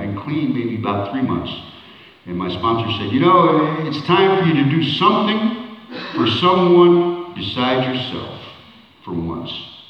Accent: Midwest, United States; No, and I come from the Midwest. I grew up in the Midwest, where it's now, you know, Trumpistan and all that other, you know.

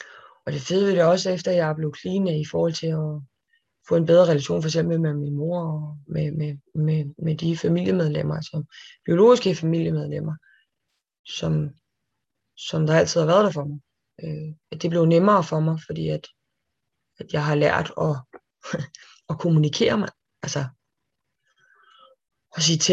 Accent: Næstved, Zealand, Denmark; kom ind på sådan et herberg her i Næstved, hvor jeg kommer fra

